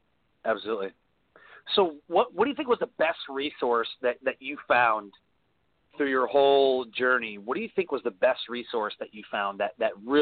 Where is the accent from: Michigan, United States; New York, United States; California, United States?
Michigan, United States; Detroit; Growing up in Detroit, you know, it was huge.